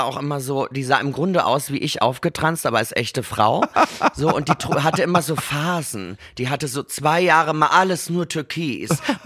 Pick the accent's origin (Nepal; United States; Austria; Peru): Austria; Carinthia; now in Germany